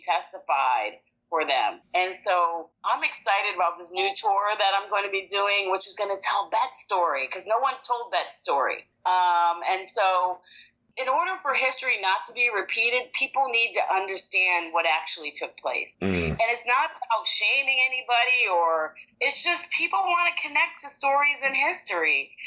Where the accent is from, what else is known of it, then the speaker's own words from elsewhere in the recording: United States; I'm Black American